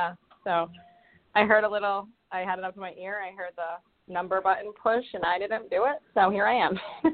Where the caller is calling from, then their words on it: Rhode Island, United States; I'm calling from Rhode Island